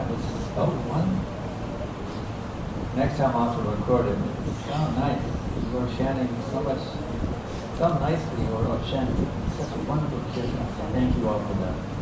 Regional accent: United States; when I was a kid growing up in America, I was completely materialistic.

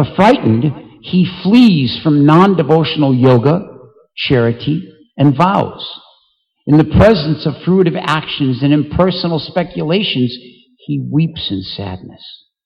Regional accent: St. Louis, Missouri, United States; I grew up in the Midwest in St. Louis

